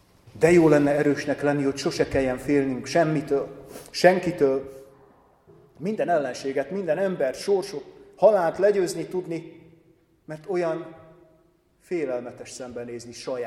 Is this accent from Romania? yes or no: yes; Transylvania, Romania; akár itt, akár Erdélyben, szülőhazámban